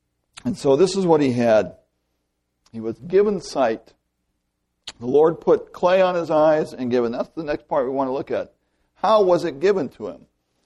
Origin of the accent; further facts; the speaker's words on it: California, United States; Good Virginia red clay, right? I'm from California. It's adobe.